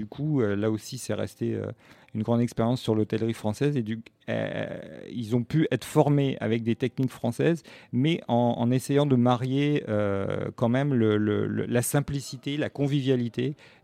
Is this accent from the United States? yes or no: no; Emilia-Romagna, Italy; je suis originaire du Piacentino, vers Duché de Parme et Duché de Piacenza. J'étais encore les terres de Verdi, je suis vraiment dans ce coin-là